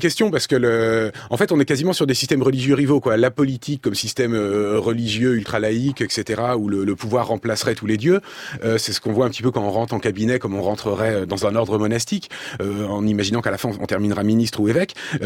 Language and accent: French; Île-de-France, France; now in Paris, France; Je suis parisien depuis 10 ans et j'ai passé plus de 10 ans en Essonne quand j'étais adolescent.